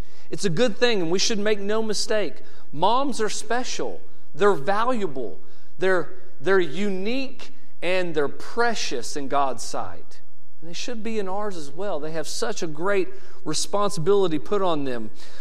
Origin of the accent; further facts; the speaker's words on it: Indiana, United States; Growing up in Indiana, we would get 4 to 6 inches of snow